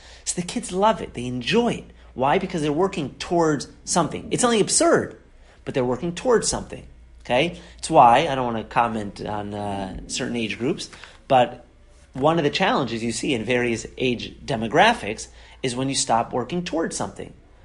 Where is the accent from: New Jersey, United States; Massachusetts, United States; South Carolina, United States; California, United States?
Massachusetts, United States; Boston; We don't have those in Florida. But growing up in Boston, we had a basement.